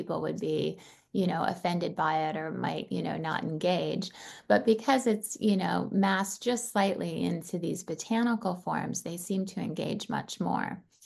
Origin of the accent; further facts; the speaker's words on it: California, United States; now in Utah, United States; So, you know, I came from California and moved to Utah where I started doing this body of work. So coming from a very liberal, open state to going to a much more quiet, conservative state, right?